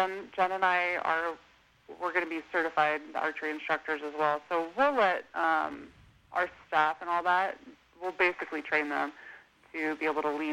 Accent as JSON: {"language": "English", "town": "Newcastle", "region": "California", "country": "United States", "tie": "born or raised there", "lives_now": "Colfax, United States", "said": "I was born and raised in Newcastle."}